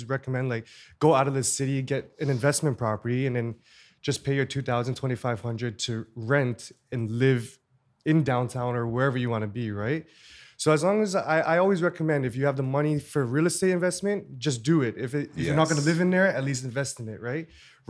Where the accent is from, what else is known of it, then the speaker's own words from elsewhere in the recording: Scarborough, Ontario, Canada; We're from Scarborough, yeah.